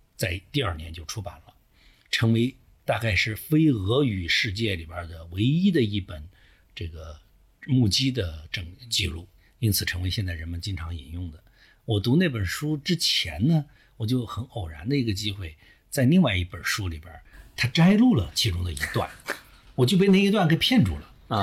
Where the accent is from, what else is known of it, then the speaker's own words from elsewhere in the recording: China; 我们作为中国人去读非中国的那个世界